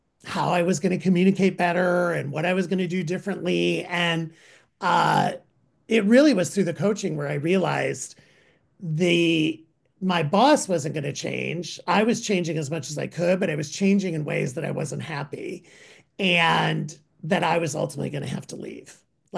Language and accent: English; Midwest, United States; born there; I was born in the Midwest and worked for a fireman and policeman.